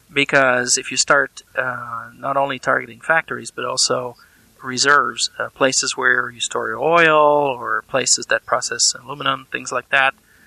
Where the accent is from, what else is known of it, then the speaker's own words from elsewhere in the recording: France; now in Chicago, United States; near Chicago. I'm way up north in the suburbs. But originally, no, I was born and raised in France. And part of my family is French, part of my family is American. But I've been in the States.